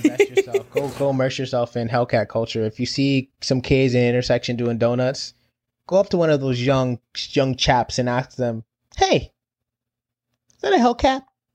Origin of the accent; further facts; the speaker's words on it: Connecticut, United States; I remember noticing growing up in Connecticut, being around lots of Italian Americans